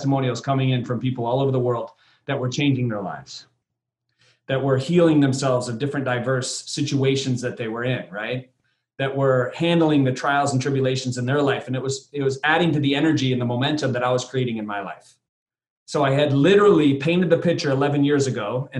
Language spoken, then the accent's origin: English; Michigan, United States; Growing up in Michigan, my mom has been a janitor my whole life and my dad was a truck driver.